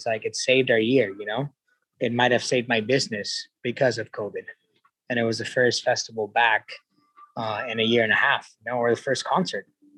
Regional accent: Ensenada, Baja California, Mexico; You know, I grew up in Ensenada, which is not a border town, or Rosarito, but Tijuana's right there.

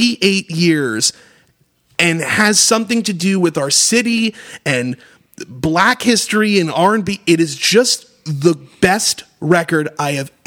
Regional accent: Montreal, Quebec, Canada; especially like growing up in the West Island. Like, oh my God, it's like if you grew up as like a Jewish kid in the West Island

